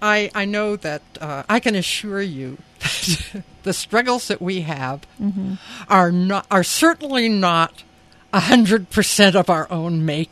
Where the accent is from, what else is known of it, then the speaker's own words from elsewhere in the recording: California, United States; I grew up in California, and when I was a girl in the California public schools, they were the best in the country.